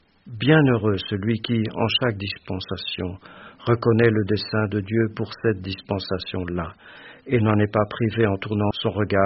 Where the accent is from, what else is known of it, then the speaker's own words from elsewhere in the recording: Namur, Wallonia, Belgium; comme je suis de Namur, je vais préciser l'événement qui aura lieu à Namur